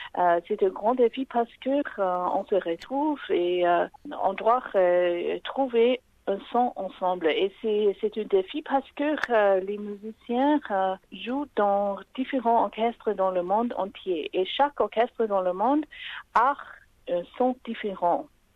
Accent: Sydney, New South Wales, Australia; moved away as an adult; also born or lived in Germany; now in Berlin, Germany; Oui, oui. Je viens de Sydney, mais j'ai étudié...

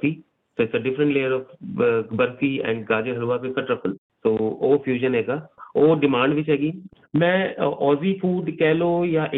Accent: Uttar Pradesh, India; because ਮੈਂ UP ਤੋਂ belong ਕਰਦਾ, ਯੂਪੀ ਲਾਈਕ ਲਖਨਊ ਕੈਪੀਟਲ ਹੈਗੀ ਯੂਪੀ ਦੀ

